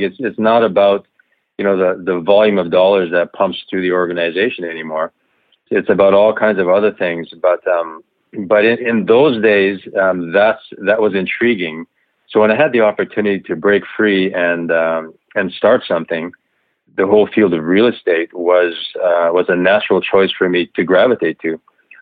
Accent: Japan; boy from Saskatchewan that ended up in Japan, married my mother, who is Japanese. And so I grew up in Japan, going to Japanese school, raised in a small kind of a fishing village on the Japan seaside of Honshu, the main island.

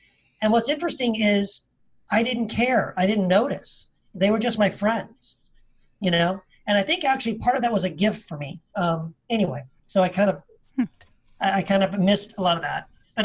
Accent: Tennessee, United States; born there; I was born in Tennessee, a small town of Tennessee.

